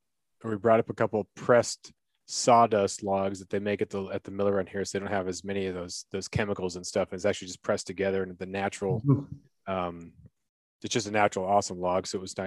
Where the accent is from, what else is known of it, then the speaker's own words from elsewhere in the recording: Alaska, United States; being that I'm from Alaska and I do podcasts with Alaskans and people in the lower 48